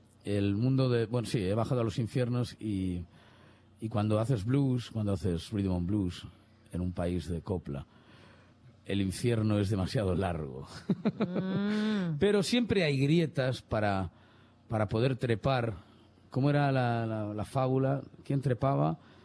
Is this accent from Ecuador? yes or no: no; Santander, Cantabria, Spain; also born or lived in Madrid; Soy cántabro, soy de Santander. La leyenda dice efectivamente que nací en Madrid, pero por pura equivocación.